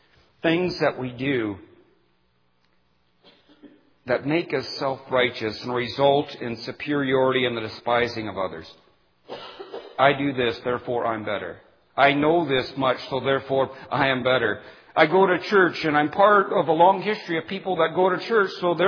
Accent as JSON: {"language": "English", "country": "United States", "said": "I'm an American and I love my country. I love to come across the border and to hear welcome home. I'm an American."}